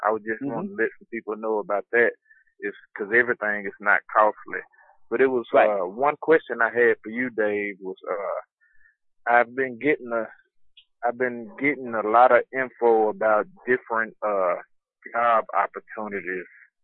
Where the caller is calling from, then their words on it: Chattanooga, Tennessee, United States; I'm calling from Chattanooga.